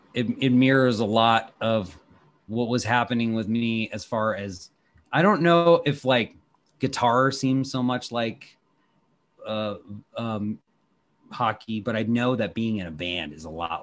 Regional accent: Washington, District of Columbia, United States; the scene of music that was around my, you know, my hometown here in Washington, D.C., you know?

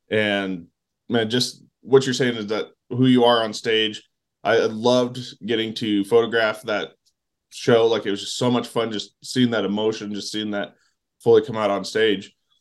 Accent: Wyoming, United States; now in Texas, United States; I grew up in Wyoming. I live in Texas.

